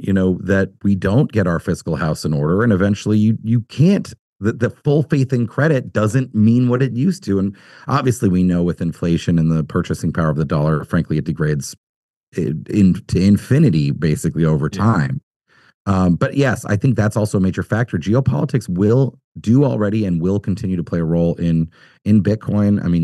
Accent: United States; I'm obviously a proponent of, as an American, of America being a strong and prosperous and of course, free nation.

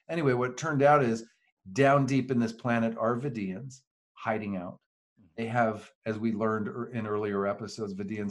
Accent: the South, United States; I think I'm from the South, so I give it a little extra.

